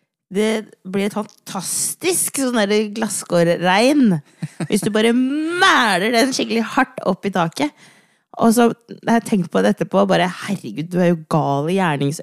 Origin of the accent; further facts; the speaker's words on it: Oslo, Norway; jeg ble født her i Oslo. Vokste opp på Hauke 2. Vi bodde et år liksom på Stovner